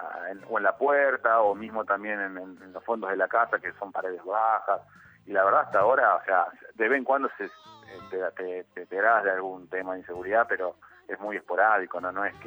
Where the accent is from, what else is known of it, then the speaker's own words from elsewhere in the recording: Mar del Plata, Buenos Aires Province, Argentina; born there; now in Santa Clara del Mar, Argentina; Nací en Mar del Plata, uh-huh. O sea, obviamente siempre en la costa, y me fui a vivir obviamente a Santa Clara